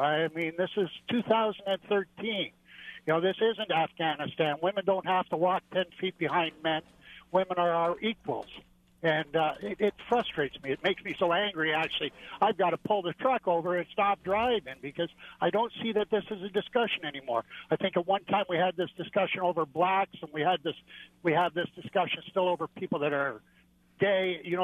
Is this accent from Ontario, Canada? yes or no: yes; Hamilton, Ontario, Canada; I'm from Toronto, Ontario. Well, actually, Hamilton, Ontario.